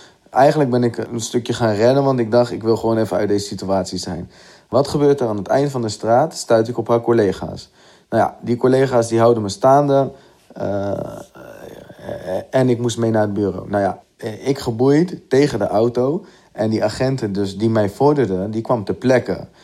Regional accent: Gorinchem, South Holland, Netherlands; ik ben 30 jaar en ik kom uit Gorinchem.

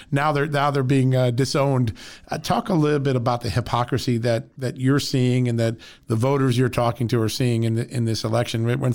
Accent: Bridgeport, Connecticut, United States; I grew up in a, you know, lower middle class family. My dad was a cop and I, you know, I grew up outside of Bridgeport

